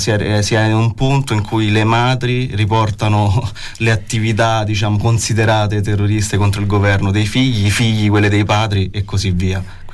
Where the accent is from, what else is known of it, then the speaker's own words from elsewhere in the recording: Belarus; Nel mio paese, in Bielorussia